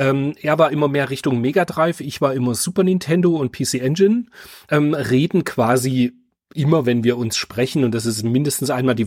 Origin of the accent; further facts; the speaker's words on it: Germany; Ich bin halt in der DDR groß geworden.